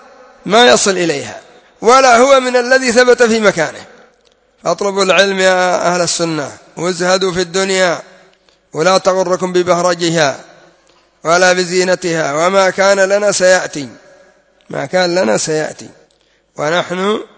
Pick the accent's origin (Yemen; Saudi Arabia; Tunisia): Yemen; وتبقى منشرح الصدر كما يقول المثل العامي عندنا في اليمن